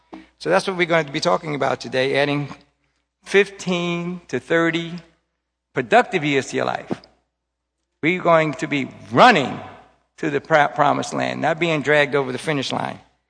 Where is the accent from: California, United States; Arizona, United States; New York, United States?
New York, United States; I'm from New York, so I'll either talk twice as fast or I'll go through the material very quickly.